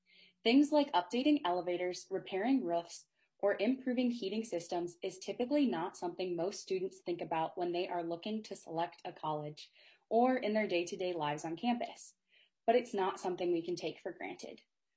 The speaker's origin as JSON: {"language": "English", "town": "Dell Rapids", "region": "South Dakota", "country": "United States", "tie": "born or raised there", "lives_now": "Minnesota, United States", "said": "I am a student at the University of Minnesota Duluth. I grew up in Del Rapids, South Dakota"}